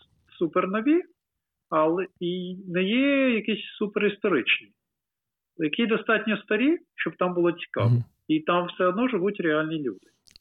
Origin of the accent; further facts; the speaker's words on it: Odesa, Odesa Oblast, Ukraine; Я ж народився, виріс в Одесі і дуже любив старовинні квартали.